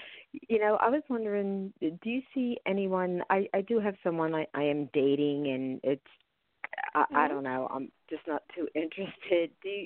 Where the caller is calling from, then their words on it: Philadelphia, Pennsylvania, United States; I'm calling from Philadelphia.